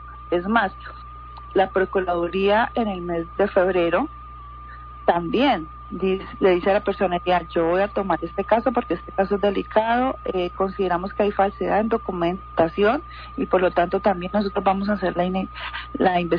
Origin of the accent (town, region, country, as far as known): Cali, Valle del Cauca, Colombia